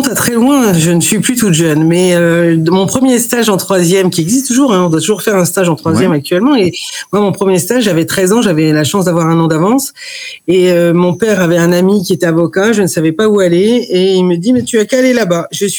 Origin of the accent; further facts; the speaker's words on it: Hauts-de-France, France; j'ai fait toutes mes études sur Amiens. Là-bas, je suis picarde.